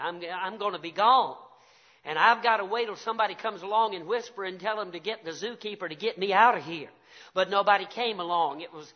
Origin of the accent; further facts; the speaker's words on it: the South, United States; I'm happy to be here because, number one, I'm a Southerner. I'm a Southerner by birth, and I'm a Southerner by doctrine.